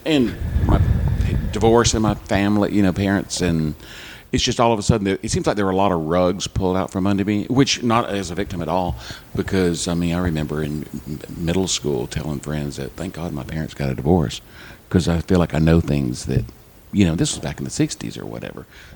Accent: Panama City Beach, Florida, United States; born there; Well, I was actually born in Panama City Beach

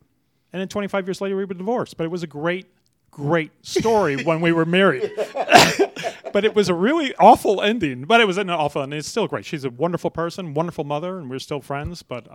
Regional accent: Chicago, Illinois, United States; also born or lived in Miami; Oh, I grew up in Chicago, Illinois.

